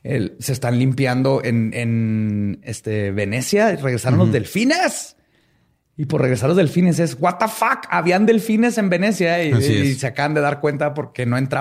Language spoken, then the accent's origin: Spanish; Mexico; somos mexicanos